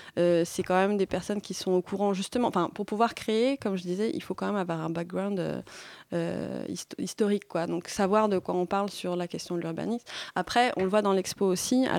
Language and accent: French; Paris, Île-de-France, France; en tant que parisienne, en tout cas, qui ai toujours vécu ici